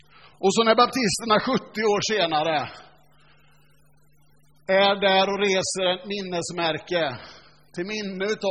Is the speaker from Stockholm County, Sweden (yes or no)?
no; Alingsås, Västra Götaland County, Sweden; Och då har jag vuxit upp på en plats i Alingsås